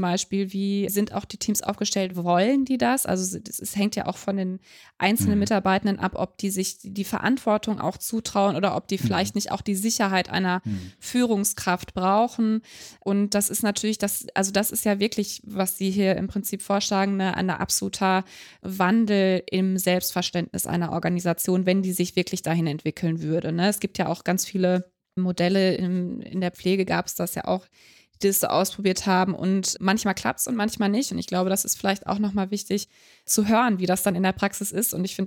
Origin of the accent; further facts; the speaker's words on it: Dortmund, North Rhine-Westphalia, Germany; ich komme aus Dortmund